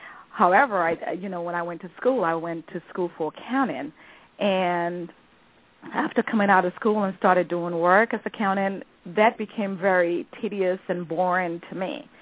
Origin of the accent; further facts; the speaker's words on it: U.S. Virgin Islands; Well, I'm actually from the Virgin Islands.